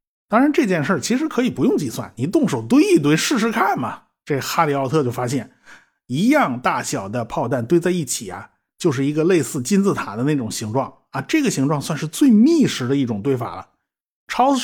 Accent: China

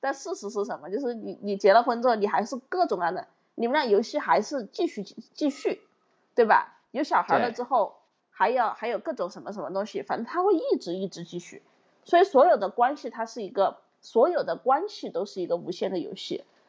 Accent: China; 我们中国人

